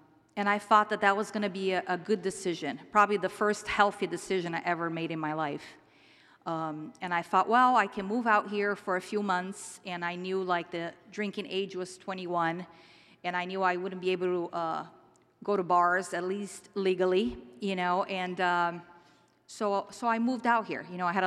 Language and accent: English; Brazil; English is a second language; So you know, like, I'm originally from Brazil. You're going to hear my accent.